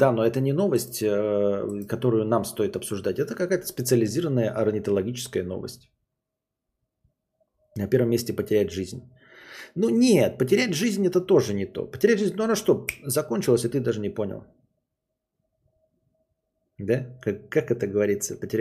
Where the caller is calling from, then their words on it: Sochi, Krasnodar Krai, Russia; Короче, так, сейчас я звоню из Сочи.